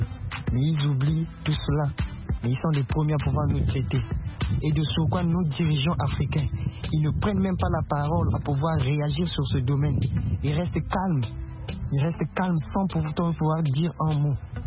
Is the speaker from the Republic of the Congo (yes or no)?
yes; Brazzaville, Republic of the Congo; Je suis Congolais de Brazzaville.